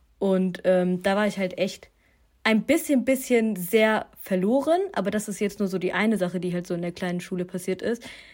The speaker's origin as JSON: {"language": "German", "country": "Germany", "tie": "born or raised there", "said": "Deutschland gehört auch zu meiner Heimat, denn ich bin hier aufgewachsen."}